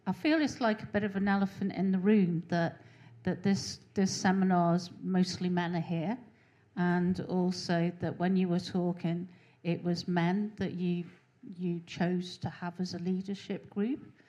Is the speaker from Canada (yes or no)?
no; Bristol, South West England, United Kingdom; I come from Bristol